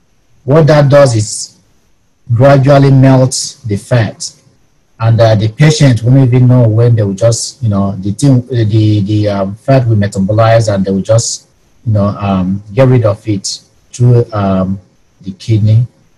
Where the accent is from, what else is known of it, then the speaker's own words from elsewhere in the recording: Nigeria; now in Texas, United States; I was not born in Texas, but I got here as soon as I could.